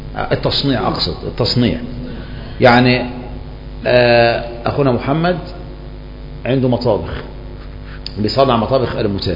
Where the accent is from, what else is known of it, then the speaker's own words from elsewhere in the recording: Egypt; ما احنا مصريين